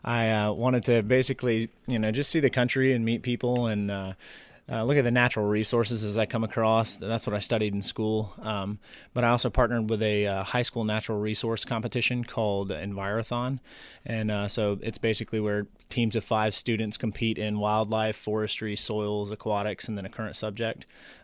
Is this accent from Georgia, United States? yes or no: yes; Athens, Georgia, United States; I'm from Athens, Georgia.